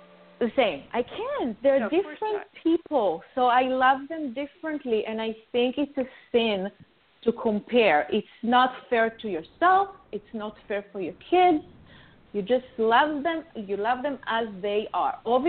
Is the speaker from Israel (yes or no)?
yes; Israel; moved away as an adult; now in United States; I came here from Israel 23 years ago